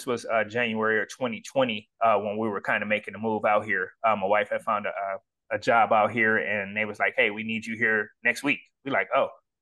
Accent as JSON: {"language": "English", "town": "Toledo", "region": "Ohio", "country": "United States", "tie": "born or raised there", "said": "I grew up in Toledo."}